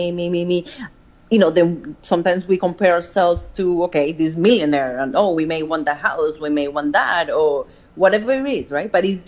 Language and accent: English; Colombia; moved away as an adult; I'm from Colombia, right? I grew up in Colombia. I came here when I was 18.